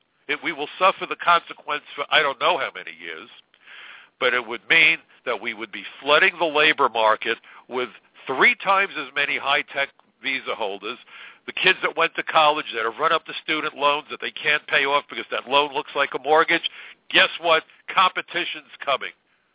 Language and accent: English; Brooklyn, New York, United States; I listened to the president come to Brooklyn today, my hometown, land in Prospect Park, where I used to go with my parents to see the animals in the zoo and row on the lake.